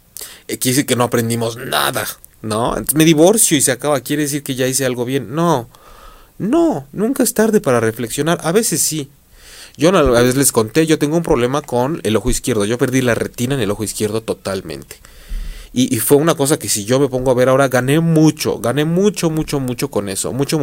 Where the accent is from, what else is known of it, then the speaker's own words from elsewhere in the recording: Mexico City, Mexico; accent: chilango; Si alguien me está escuchando y es de la Ciudad de México, ha de haber dicho ahorita cómo habla como chilango, ¿no?